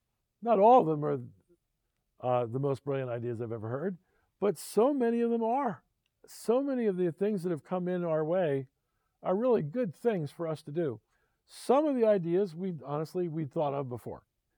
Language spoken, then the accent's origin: English; Philadelphia, Pennsylvania, United States; One of them was a two-year stint being the CEO of the NBA team in my hometown, Philadelphia.